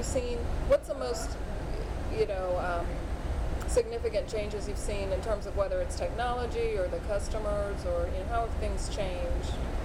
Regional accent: California, United States; I guess I'm from California, where everybody's so sensitive, you know.

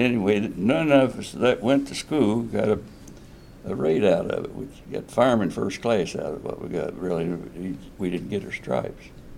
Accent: Highland Park, United States; I was born in Highland Park in 1920, June the 27th, 1920. Lived there until I was 13 and moved to the West End.

